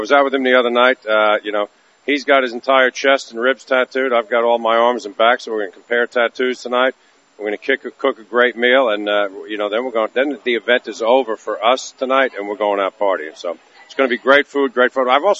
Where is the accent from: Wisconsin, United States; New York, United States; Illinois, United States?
New York, United States; Brooklyn; now in Charleston, United States; I brought a little New York-style cuisine down here. I'm the Irish-Norwegian from Brooklyn, cooking Italian-inspired steaks in Charleston.